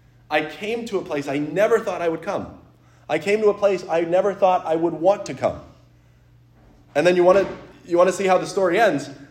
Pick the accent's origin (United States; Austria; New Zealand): United States; New Hampshire; I grew up in New Hampshire. Our state motto is literally, live free or die.